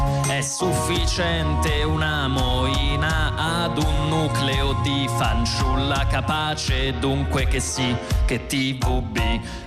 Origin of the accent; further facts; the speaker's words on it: Rome, Lazio, Italy; Io sono avvantaggiato il fatto che sono di Roma, quindi a volte andiamo a cantare.